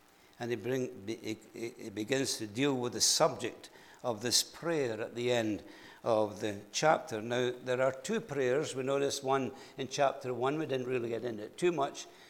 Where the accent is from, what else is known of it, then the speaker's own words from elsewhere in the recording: Scotland, United Kingdom; I'm Scottish and some Indian people are some of you are American